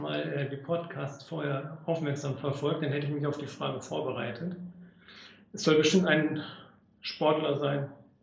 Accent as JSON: {"language": "German", "town": "Rahden", "region": "North Rhine-Westphalia", "country": "Germany", "tie": "born there", "said": "Ich komme aus gebürtig, also aus dem Kreis Minden-Lübbecke, aus Raden."}